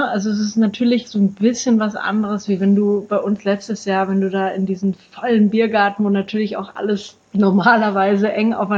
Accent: Bavaria, Germany; Ich komme aus Franken, da wird man da ja quasi ein bisschen mit der Muttermilch aufgezogen.

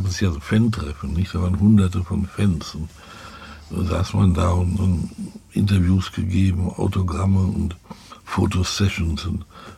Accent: Dortmund, North Rhine-Westphalia, Germany; ich komme aus dem Ruhrgebiet, ein richtiger Ruhrpottler aus Dortmund, BVB

